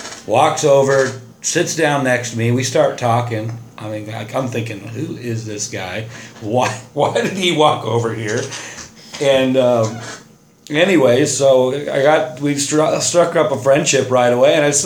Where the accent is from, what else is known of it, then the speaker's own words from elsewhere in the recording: Arizona, United States; that's the way we partied when I was a kid growing up in Arizona.